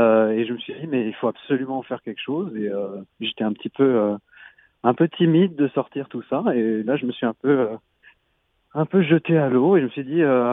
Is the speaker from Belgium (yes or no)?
no; Paris, Île-de-France, France; born there; je suis né à Paris, d'origine des Antilles, du côté de ma maman.